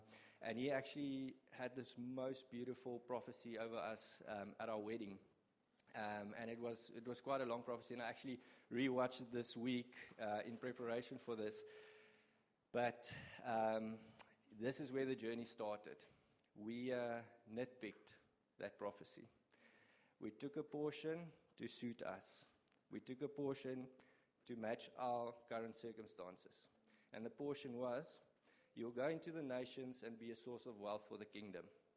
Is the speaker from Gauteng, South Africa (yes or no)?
yes; Kempton Park, Gauteng, South Africa; now in Langebaan, South Africa; We are originally from Kempton Park. We've been married for 8 years. And we moved to Langebaan about four or five years ago.